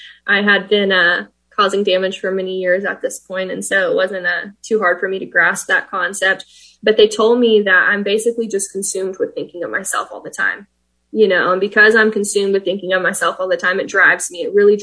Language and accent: English; Oklahoma, United States; You know, I was raised in Oklahoma, which don't hold it against me.